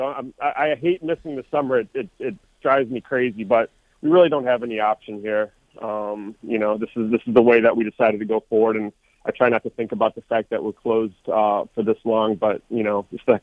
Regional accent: Port Huron, Michigan, United States; You know, I'm from Port Huron originally. My family owned French's Bakery growing up, so I love the iconic places in town

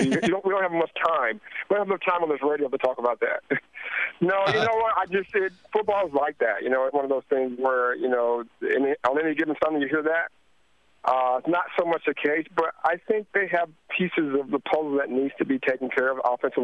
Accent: Georgia, United States; also born or lived in Chicago; I grew up in Georgia, but then I was drafted by the Bears, number one in 83, so I lived there for 5 years.

